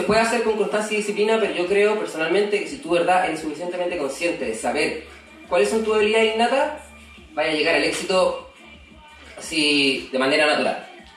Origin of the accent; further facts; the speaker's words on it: Santiago, Santiago Metropolitan, Chile; Estoy ubicado en Curao, en la quinta región. Me fui a abrir el estudio allá, yo soy de Santiago, pero buscando calidad de vida, me fui para allá.